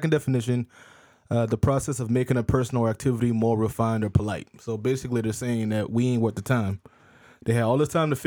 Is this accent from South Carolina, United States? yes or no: yes; North Charleston, South Carolina, United States; Officially, again, it's the city of Charleston, and I'm from North Charleston.